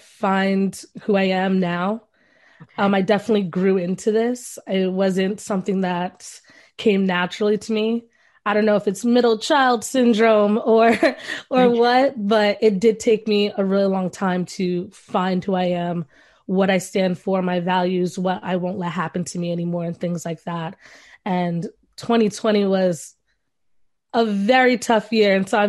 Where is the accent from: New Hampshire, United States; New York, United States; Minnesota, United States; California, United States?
New York, United States; Bronx; So I was born and raised in the Bronx, and I moved to Brooklyn about 4 years ago.